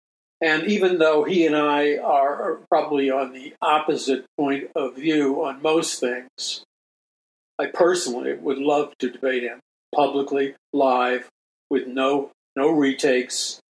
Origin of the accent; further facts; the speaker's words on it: New York City, New York, United States; And I'm from New York City, so I'm not even sure what a weasel looks like up close.